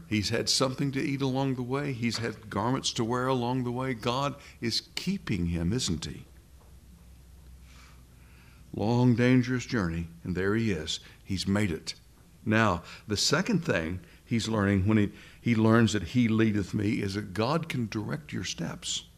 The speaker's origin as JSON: {"language": "English", "region": "Tennessee", "country": "United States", "said": "You know, I'm from Tennessee and Billy's from Alabama."}